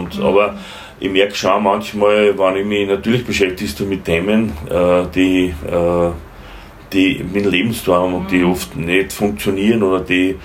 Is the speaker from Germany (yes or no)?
no; Linz, Upper Austria, Austria; Oder als Linzer werde gegen die Wiener.